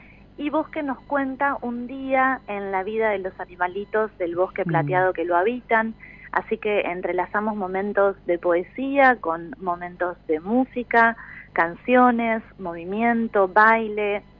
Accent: Chascomús, Buenos Aires Province, Argentina; Nosotros somos de Chascomús, provincia sí. de Buenos Aires.

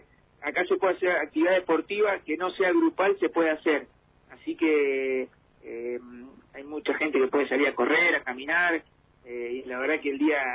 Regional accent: Alfonso, Buenos Aires, Argentina; De Alfonso, sí. Yo soy nacido, criado, todo en Alfonso.

